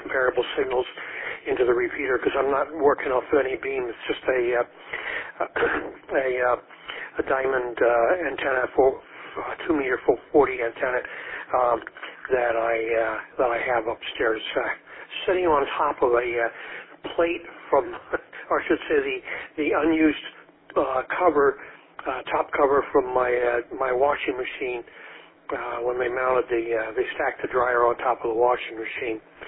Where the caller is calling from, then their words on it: Manassas, Virginia, United States; No, I'm transmitting from Manassas as well, and I'm only running my 9700 here at 50 watts